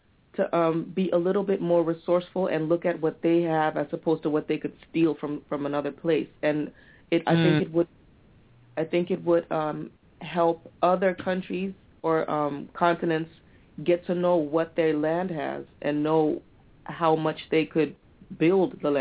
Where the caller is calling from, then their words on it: Amsterdam, North Holland, Netherlands; Oh, I'm calling from Amsterdam, and it is now 6:30 a.m.